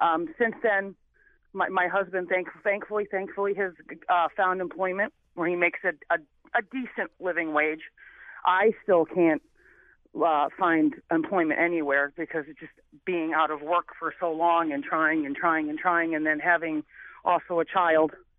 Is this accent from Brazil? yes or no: no; New Haven, Connecticut, United States; I came from New Haven, Connecticut, with, you know, a single mother trying to make it, in the late 70s, early 80s.